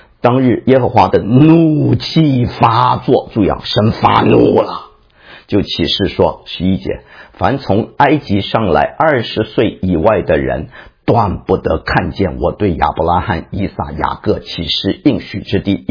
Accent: China; 我们中国人也是啊，尤其年轻人更是争先恐后，忙着贷款啊，要买房子

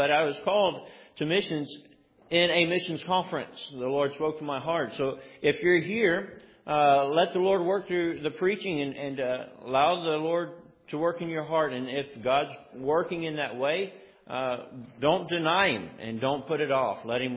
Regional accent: Tennessee, United States; We're from Tennessee, and as you said earlier, my wife is from Indonesia

